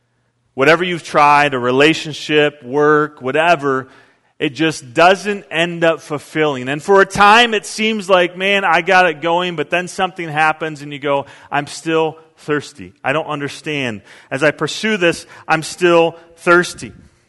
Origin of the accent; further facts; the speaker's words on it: United States; And maybe it's because I'm American, but 12 ounces is not enough ounces